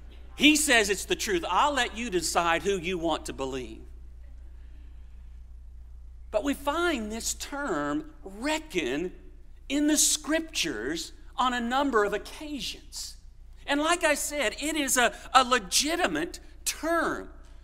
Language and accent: English; Columbus, Ohio, United States; I've had several people ask me, "Where are you from?" And I say, "Columbus, Ohio." And they say, "No, you're not. I guess I don't know where I was brought up. But maybe I talk just a little bit differently than the folks that come from this area.